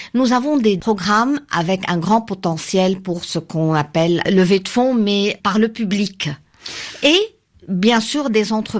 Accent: Lebanon; Je suis une Libanaise et le Liban est un pays du monde arabe

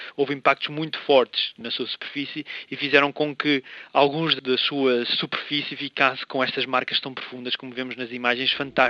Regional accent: Portugal; como portugueses, estamos muito habituados a isso.

